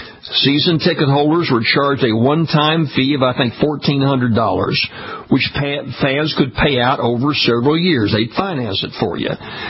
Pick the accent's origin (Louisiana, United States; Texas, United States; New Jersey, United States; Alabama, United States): Louisiana, United States; What happens in a number of states, including my home state right here in Louisiana